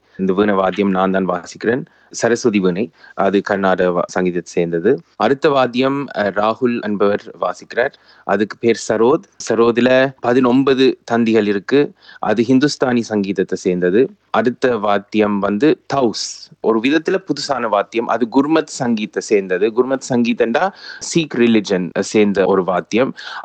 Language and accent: Tamil; London, United Kingdom; நான் லண்டன்ல தான் பிறந்து வளர்ந்தேன்.